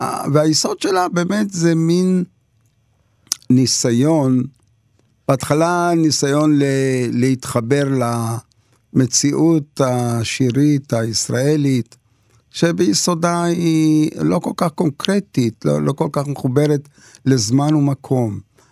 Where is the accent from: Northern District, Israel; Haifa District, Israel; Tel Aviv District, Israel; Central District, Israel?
Central District, Israel; Lod; אני גדלתי בלוד שאין בה ערבים, בכלל